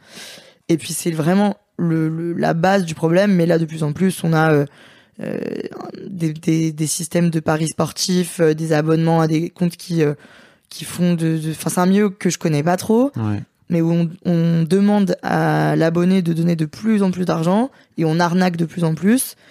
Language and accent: French; Lyon, Auvergne-Rhône-Alpes, France; Moi, je suis lyonnaise